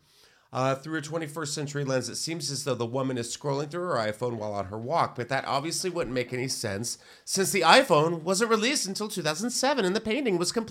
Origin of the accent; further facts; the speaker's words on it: United States; I'm American.